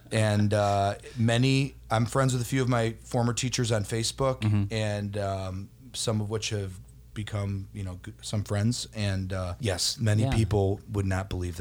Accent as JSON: {"language": "English", "town": "Birmingham", "region": "Michigan", "country": "United States", "tie": "born or raised there", "said": "I grew up in Birmingham, Bloomfield. I went to the West Bloomfield Library."}